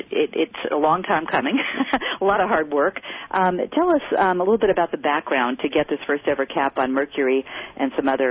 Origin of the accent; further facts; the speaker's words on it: Saratoga, California, United States; that's right next door to where I grew up in Saratoga. That was before it was known as Silicon Valley down there.